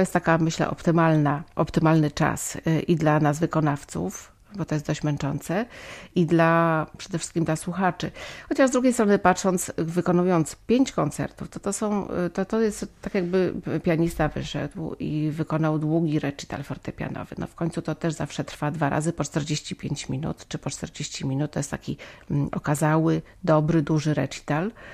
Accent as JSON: {"language": "Polish", "town": "Wrocław", "region": "Lower Silesian Voivodeship", "country": "Poland", "said": "Obydwoje jesteśmy z Wrocławia, z tej samej klasy, profesor Eliny Butor."}